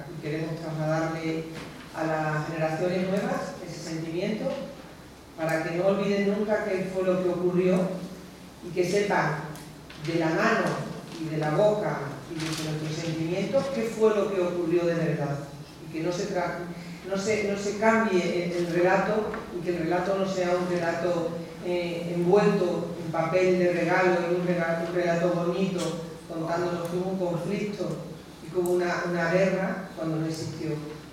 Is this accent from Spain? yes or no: yes; Badajoz, Extremadura, Spain; Os digo esto porque mi hermano, nosotros somos de Badajoz, somos 5 hermanos